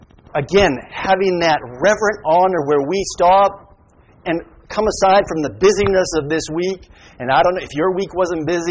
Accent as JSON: {"language": "English", "region": "New England", "country": "United States", "said": "For those of you who don't know, I'm from New England, and so I'm a slight sports fanatic."}